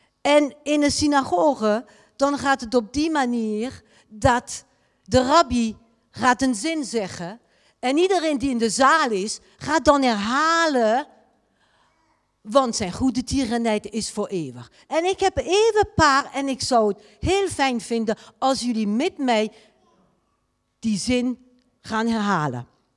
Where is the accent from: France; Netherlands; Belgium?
France; Dutch is a second language; Voor die die mij niet kennen, ik kom uit Frankrijk, daarom het accent.